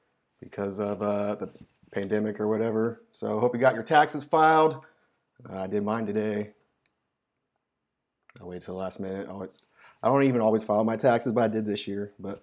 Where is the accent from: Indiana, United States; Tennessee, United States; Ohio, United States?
Indiana, United States; Like, when I was a kid, I grew up in Indiana